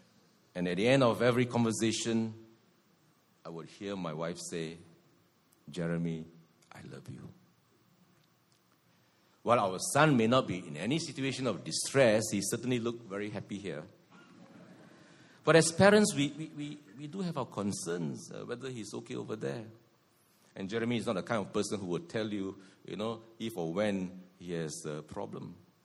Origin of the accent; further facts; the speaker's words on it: Johor, Malaysia; when I was a boy growing up in Johor, when our family faced a great difficulty